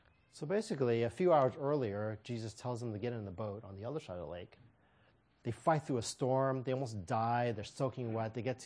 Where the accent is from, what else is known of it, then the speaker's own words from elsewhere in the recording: St. Louis, Missouri, United States; also born or lived in Kansas City, Missouri; Many of you know I was raised in St. Louis, Missouri, but I wasn't born there. I was born in Kansas City, Missouri, which is on the other side of the state.